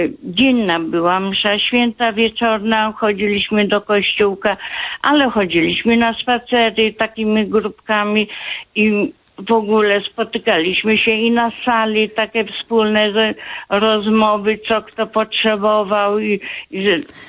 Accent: Elbląg, Warmian-Masurian Voivodeship, Poland; tak, jestem z Elbląga.

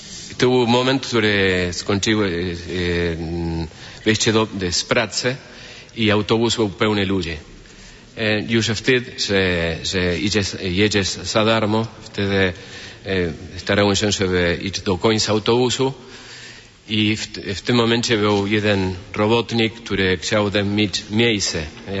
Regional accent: Mar del Plata, Buenos Aires Province, Argentina; Polish is a second language; Ja powiedziałem, że jest Mar del Plata, nie?

